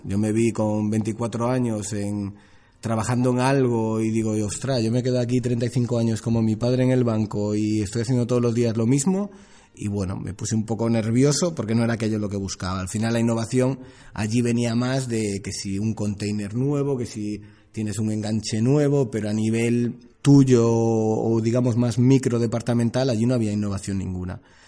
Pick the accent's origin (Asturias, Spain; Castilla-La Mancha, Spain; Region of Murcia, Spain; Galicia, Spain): Galicia, Spain; Vigo; moved away; Tengo 35 años, soy gallego, pero llevo, pues yo creo que más tiempo fuera de Vigo, que es mi ciudad natal, que allí.